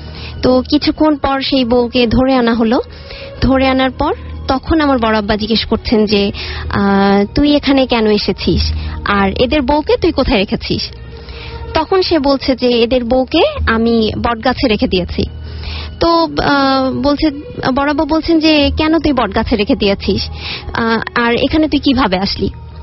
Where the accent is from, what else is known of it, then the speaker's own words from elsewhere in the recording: Jatrabari, Dhaka Division, Bangladesh; Hello listeners … এসেছি যাত্রাবাড়ি থেকে।